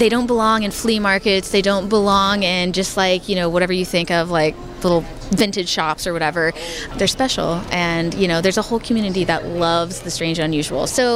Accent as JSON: {"language": "English", "town": "Tulsa", "region": "Oklahoma", "country": "United States", "tie": "born or raised there", "said": "2,000 people came in my hometown of Tulsa, Oklahoma, which is like small."}